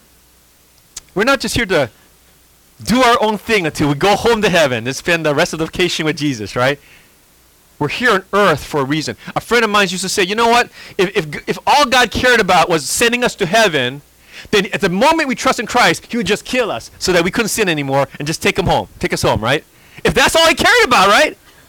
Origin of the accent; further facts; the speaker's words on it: Texas, United States; sometimes it's hard because I'm from Texas. So, you know, for me, the Texan way to make friends is, hey, come on over.